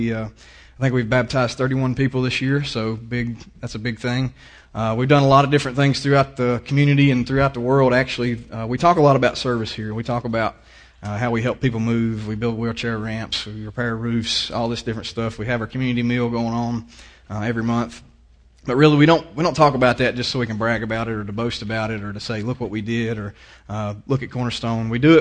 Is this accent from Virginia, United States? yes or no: yes; Virginia, United States; accent: country; I'm from Freeze, so I got a little bit of a country accent going on. So I'm trying to slow down and remember that not everybody here is from Southwest Virginia